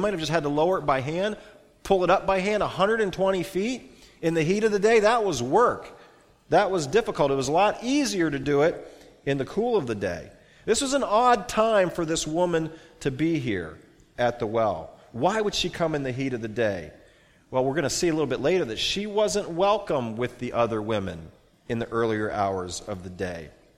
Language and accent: English; Pennsylvania, United States; Or where I grew up in Northwest Pennsylvania, we call it a creek.